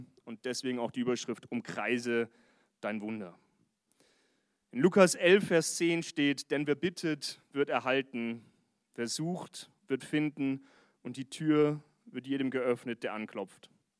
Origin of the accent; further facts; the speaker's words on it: Vienna, Austria; Und ich habe halt gedacht, sie spielt auf meinen deutschen Dialekt an, also habe ich gesagt, aus Wien.